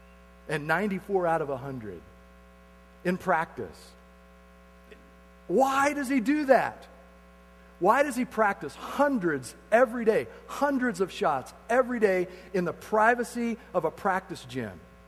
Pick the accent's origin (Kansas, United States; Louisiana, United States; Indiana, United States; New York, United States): Kansas, United States; And since I'm from Kansas, I grew up kind of as their fan.